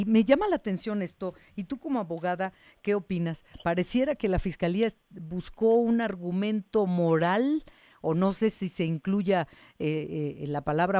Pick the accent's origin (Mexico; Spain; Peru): Mexico; nuestro mejor escenario como mexicanos